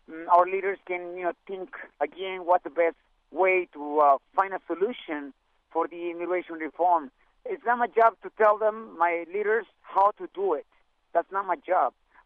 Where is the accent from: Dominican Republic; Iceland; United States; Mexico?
Mexico; That was in 1986. I came from Mexico.